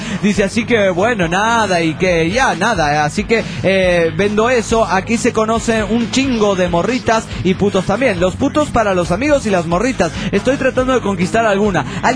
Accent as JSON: {"language": "Spanish", "region": "Bogotá", "country": "Colombia", "tie": "born there", "said": "Si mi memoria no me engaña, yo nací en aquella ciudad, en Bogotá, y recuerdo que en vez de ser una zona calurosa, es todo lo contrario. Por la altitud en la que se encuentra ubicada, hace un clima templado, tirando más a frío como el otoño europeo."}